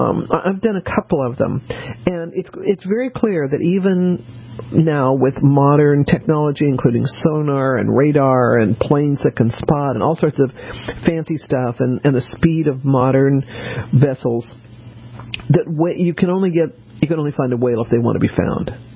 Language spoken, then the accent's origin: English; Colorado, United States; growing up in Colorado, I sort of saw them.